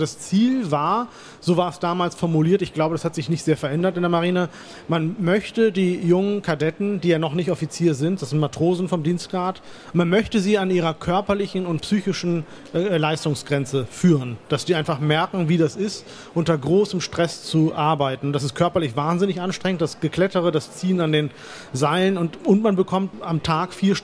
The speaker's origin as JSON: {"language": "German", "town": "Oldenburg", "region": "Lower Saxony", "country": "Germany", "tie": "born there", "said": "Ich bin in Deutschland geboren, in Oldenburg. Was soll ich denn sonst sprechen als Deutsch? Ich meine, Plattdeutsch, okay, Friesisch, das kann schon sein. Verstehe ich auch ein bisschen, ja, Plattdeutsch."}